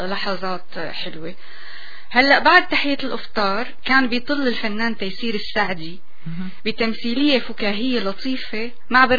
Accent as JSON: {"language": "Arabic", "town": "Damascus", "region": "Damascus Governorate", "country": "Syria", "tie": "born or raised there", "said": "بس أنا اليوم رح خص بالذكر مدينة دمشق لأنه هي مدينتي، أنا ولدت وترعرعت فيها"}